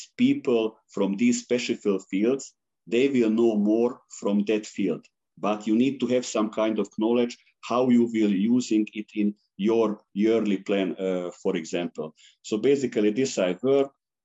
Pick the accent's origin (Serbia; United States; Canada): Serbia; English is a second language; So, you know, I'm coming from Serbia, and when I was a child, we had so much great results in Yugoslavia in basketball.